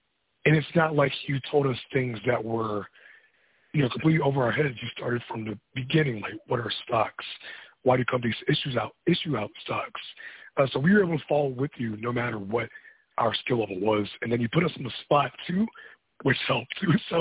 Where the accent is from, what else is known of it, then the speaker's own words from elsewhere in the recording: Virginia, United States; also born or lived in Queens, New York; I was born in Queens, New York, but I spent a good chunk of my life in Virginia, between Norfolk and Virginia Beach.